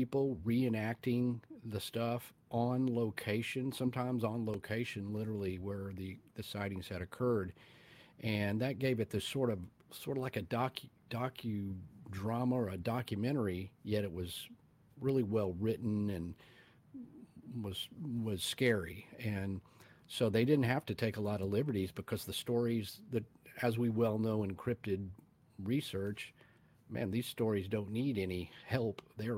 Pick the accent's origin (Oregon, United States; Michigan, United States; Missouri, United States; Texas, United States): Texas, United States; Fort Worth; born there; which is only about 3 hours from where I live in Texas. I was born in Fort Worth and live in Dallas-Fort Worth.